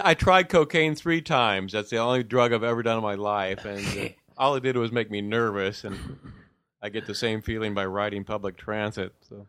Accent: Cincinnati, Ohio, United States; I'm from Ohio.

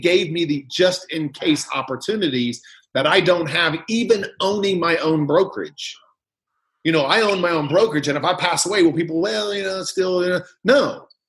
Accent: Indiana, United States; You know, hey, I'm from Indiana, so I can make fun of North Dakota.

